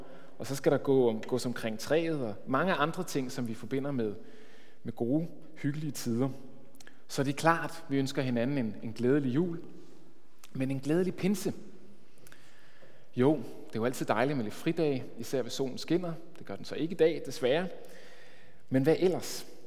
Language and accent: Danish; Rødovre, Capital Region of Denmark, Denmark; now in Hvidovre, Denmark; Jeg er nemlig fra Rødovre, og så har jeg så som voksen formastet mig til at flytte til Hvidovre.